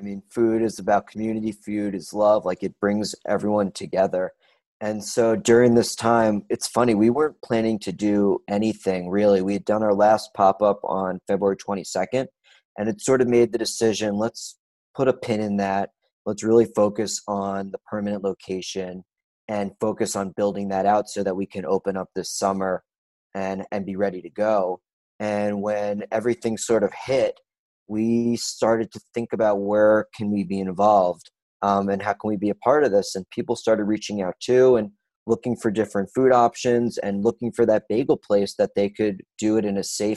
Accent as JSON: {"language": "English", "region": "New York", "country": "United States", "tie": "born or raised there", "said": "So as a New Yorker, I grew up on bagels every single day."}